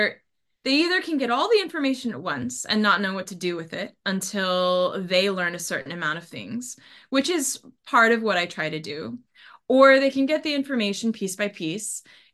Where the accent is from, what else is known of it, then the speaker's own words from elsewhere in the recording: Issaquah, Washington, United States; My bio says Seattle, but I'm actually from a town called Issaquah in Washington State, which is pretty much the next town over from where Twin Peaks was filmed.